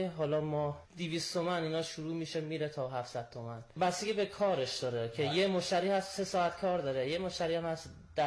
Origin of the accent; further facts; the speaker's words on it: North, Iran; بعد ما شمالی هستیم مثلاً شمالی هم اکثرا تو کار آرشگری